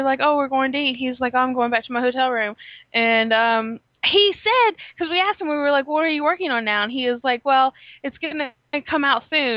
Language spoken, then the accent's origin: English; North Carolina, United States; I was like, I'm from North Carolina.